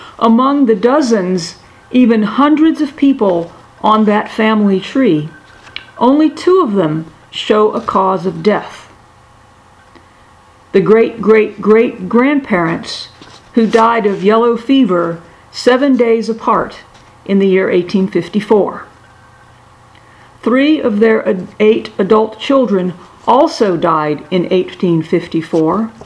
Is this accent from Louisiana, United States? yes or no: yes; Louisiana, United States; I grew up in South Louisiana, where hurricanes occur regularly, and where past hurricanes provide the relative disaster measuring stick.